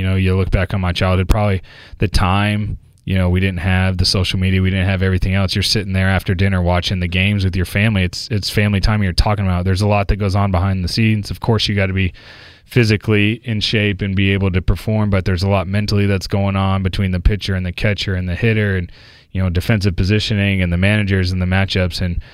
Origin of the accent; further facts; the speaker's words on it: Houston, Texas, United States; And, you know, growing up in Houston.